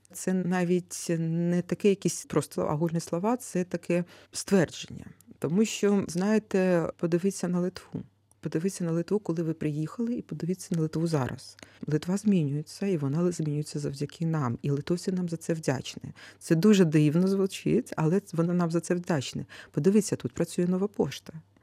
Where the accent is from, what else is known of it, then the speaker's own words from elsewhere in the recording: Kryvyi Rih, Dnipropetrovsk Oblast, Ukraine; Тому що я з Кривого Рогу